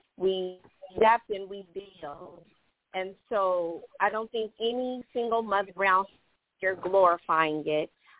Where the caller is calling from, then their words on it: Conyers, Georgia, United States; I'm calling from Conyers.